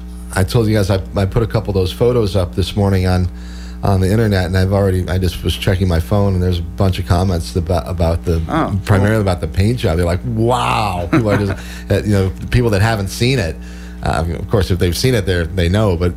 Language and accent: English; Chicago, Illinois, United States; I'm from the Chicago area, and I've spent enough time up there in the Madison